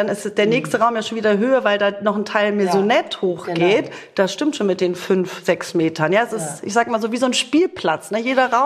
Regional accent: Northern Germany, Germany; meine Heimat ist ganz klar der Norden. Wenn ich zum Beispiel auch nach Sylt komme, wo ich viel Zeit schon als kleines Mädchen verbracht habe, da geht mir wirklich mein Herz auf.

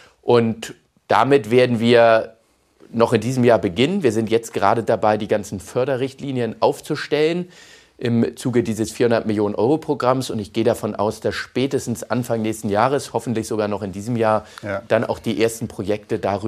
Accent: Hamburg, Germany; meine Heimatstadt Hamburg

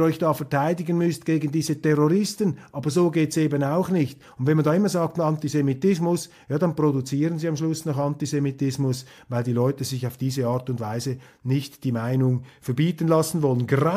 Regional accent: Switzerland; Als Schweizer, als bodenständiger Eidgenosse stehe ich solchen Überbauinstitutionen naturgemäß etwas kritisch gegenüber.

